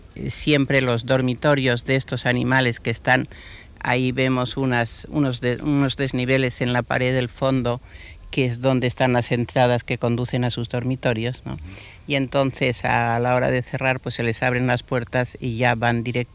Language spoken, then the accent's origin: Spanish; Barcelona, Catalonia, Spain; born there; moved away as an adult; now in Madrid, Spain; Yo nací en Barcelona y, bueno, en el año 50 me trasladé a Madrid porque mi dedicación profesional estaba entonces aquí en Madrid